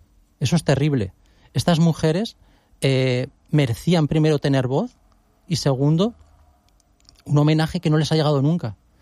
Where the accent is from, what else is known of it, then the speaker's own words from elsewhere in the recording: Huesca, Aragon, Spain; Yo soy de Huesca, he estudiado en la universidad en Zaragoza